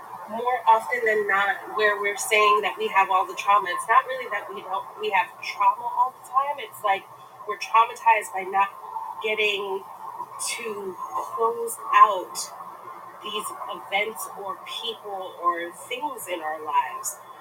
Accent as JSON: {"language": "English", "town": "Brooklyn", "region": "New York", "country": "United States", "tie": "born or raised there", "said": "No, from New York. I'm born and bred in Brooklyn."}